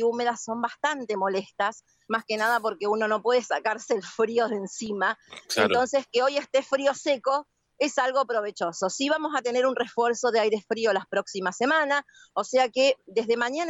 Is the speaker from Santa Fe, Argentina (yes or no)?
yes; Villa Gobernador Gálvez, Santa Fe, Argentina; Yo soy del sur de Rosario, soy de Villa Gobernador Gálvez.